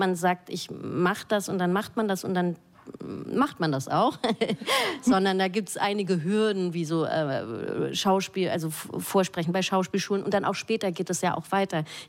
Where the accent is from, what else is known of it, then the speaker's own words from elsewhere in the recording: Freudental, Baden-Württemberg, Germany; und ich bin in Freudenthal aufgewachsen.